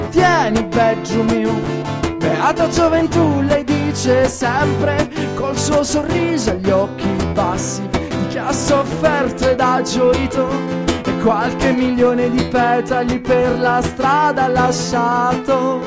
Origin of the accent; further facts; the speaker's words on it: Apulia, Italy; Io vengo da quelle parti, sono pugliese.